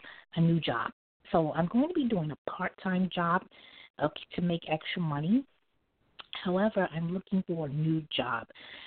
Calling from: New York, United States; I'm calling from New York.

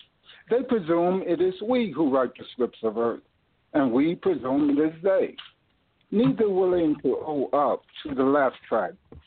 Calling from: St. Louis, Missouri, United States; I'm calling from St. Louis.

